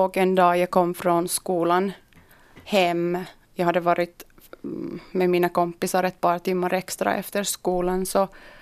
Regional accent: Iraq; now in Espoo, Finland; Jag kom till Finland 1995 från Irak. Jag är kurd. Bodde här några år med min farbrors familj. Sen fick jag min familj hit och har gått i skolan här.

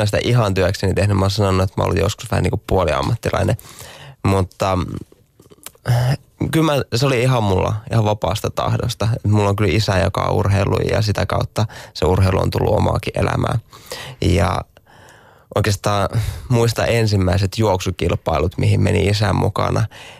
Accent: Multia, Central Finland, Finland; Multiahan on tunnettu tämä paikka, mistä mä oon kotoisin

